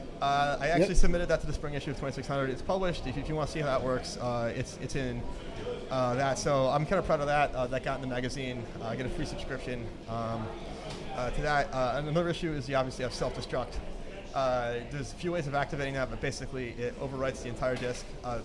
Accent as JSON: {"language": "English", "country": "United States", "said": "And I, as much as an American, it really pains me to say this"}